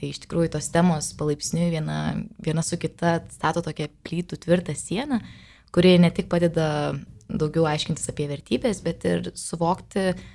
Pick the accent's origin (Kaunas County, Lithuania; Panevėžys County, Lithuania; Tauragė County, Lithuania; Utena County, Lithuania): Utena County, Lithuania; Utena; now in Vilnius, Lithuania; esu iš Utenos, šiuo metu studijuoju Vilniuje.